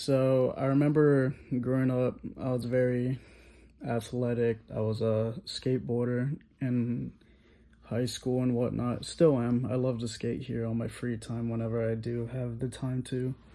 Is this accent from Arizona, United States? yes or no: no; California, United States; also born or lived in North Carolina; There we did have some ESL teachers at our elementary and middle schools growing up in California.